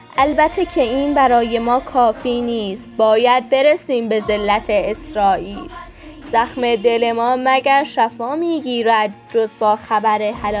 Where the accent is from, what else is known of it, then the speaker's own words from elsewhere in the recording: Isfahan, Iran; 14 ساله از ناحیه 5 اصفهان.